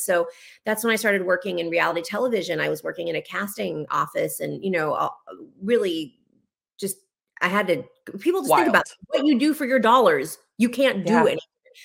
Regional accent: Los Angeles, California, United States; And I was one of the LA Weekly People of the Year, which was exciting. That's my hometown, you know.

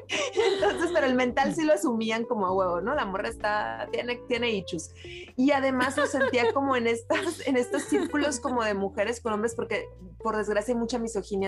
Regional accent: Mexico; Elsa vive en Estados Unidos y yo vivo en México. Las dos somos mexicanas, pero estamos sí. separadas por la frontera y el muro.

